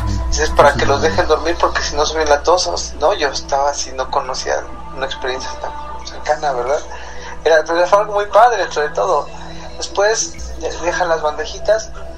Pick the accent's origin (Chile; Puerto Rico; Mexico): Mexico; Mexico City; Yo soy de Ciudad de México.